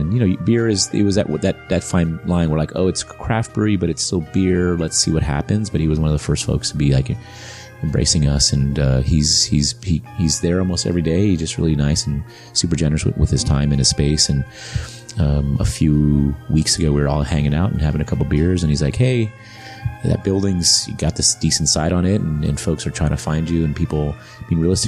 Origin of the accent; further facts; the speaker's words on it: Colombia; So if you guys don't know, I'm from Colombia.